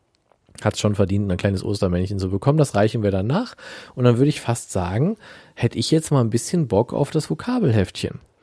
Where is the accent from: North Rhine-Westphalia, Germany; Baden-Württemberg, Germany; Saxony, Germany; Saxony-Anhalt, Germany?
North Rhine-Westphalia, Germany; Euskirchen; ich bin ja in Euskirchen zur Schule gegangen